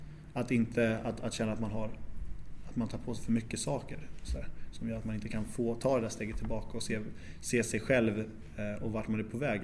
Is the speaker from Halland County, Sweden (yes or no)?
no; Nacka, Stockholm County, Sweden; Jag född och uppvuxen i Nacka och alltså utanför Stockholm precis då.